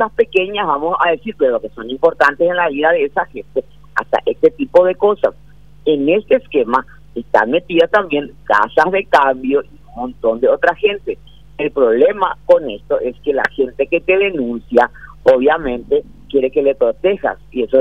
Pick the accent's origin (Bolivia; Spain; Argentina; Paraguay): Paraguay